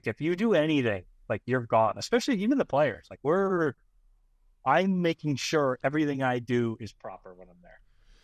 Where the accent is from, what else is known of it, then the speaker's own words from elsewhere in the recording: Vermont, United States; Yeah, I grew up in Vermont too, so it's close.